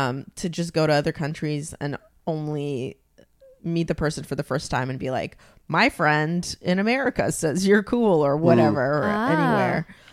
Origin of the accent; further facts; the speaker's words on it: Ukraine; I'm from Ukraine, but yeah, same thing